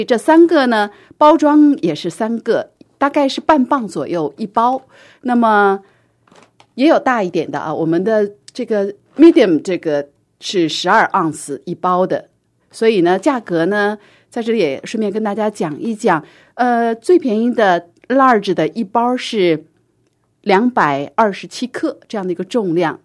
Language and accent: Chinese; China; 我们中国人比如说喝茶都喜欢放一点枸杞，放几粒枣